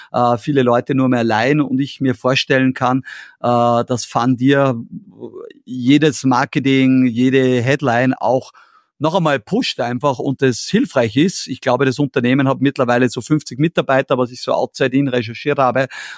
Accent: Austria; Das nehmen wir als Österreicher oft nicht so wahr

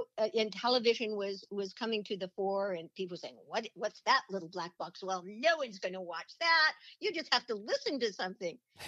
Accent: California, United States; also born or lived in Long Beach; I was born in Long Beach and in California, and we lived in Baldwin Hills and we lived in Beverly Hills.

